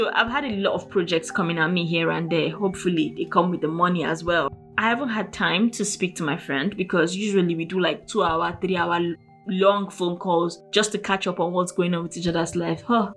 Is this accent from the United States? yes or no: no; Nigeria; And I'm still Nigerian.